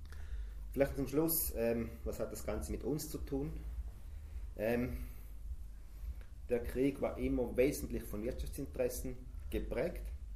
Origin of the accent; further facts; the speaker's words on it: Switzerland; Das betrifft uns als Schweizer sehr direkt.